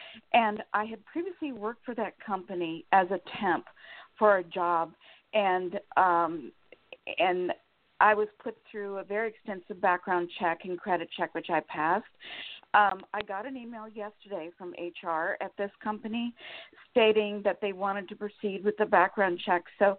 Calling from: Sacramento, California, United States; Thank you. … from Sacramento, California.

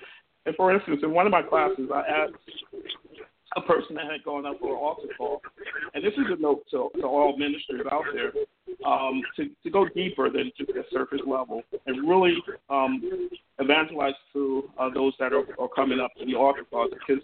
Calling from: Wayne, New Jersey, United States; And I'm calling in from Calvary Temple, Wayne, New Jersey.

